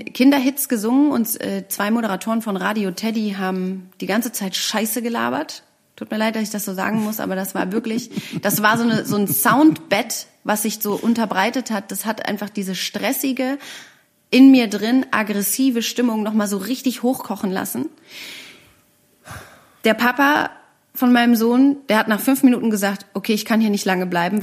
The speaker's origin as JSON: {"language": "German", "region": "Berlin", "country": "Germany", "said": "Das sind wir Berliner nicht gewöhnt."}